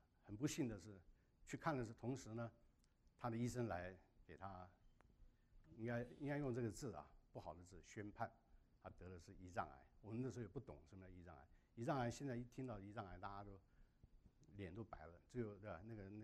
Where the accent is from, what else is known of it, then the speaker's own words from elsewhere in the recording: China; 更多的把这个恩典啊加给我们中国人啊